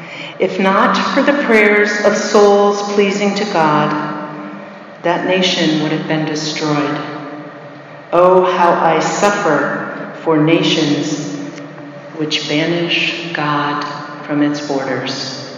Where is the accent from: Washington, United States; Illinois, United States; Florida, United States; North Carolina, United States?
Florida, United States; But I grew up in Florida, and in 1992, Homestead, which is south of Miami, was completely wiped out by Hurricane Andrew.